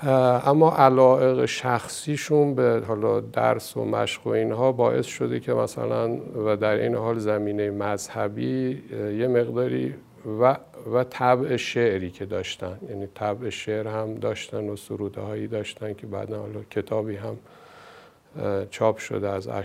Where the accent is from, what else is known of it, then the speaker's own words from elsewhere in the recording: Rafsanjan, Kerman, Iran; born there; در شهر رفسنجان به دنیا اومدم. در اونجا از نظر خانوادگی، خب میتونم بگم خانواده از نظر اقتصادی متوسط،